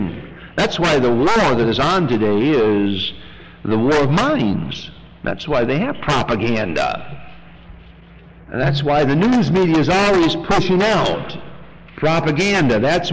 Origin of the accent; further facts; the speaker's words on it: Michigan, United States; I came from Michigan where they have a lot of apples